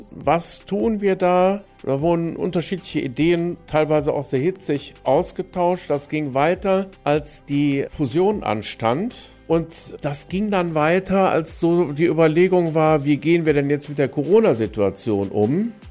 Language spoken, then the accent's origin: German; Düsseldorf, North Rhine-Westphalia, Germany; gehe jetzt in meine Heimat zurück, in den Düsseldorfer Süden.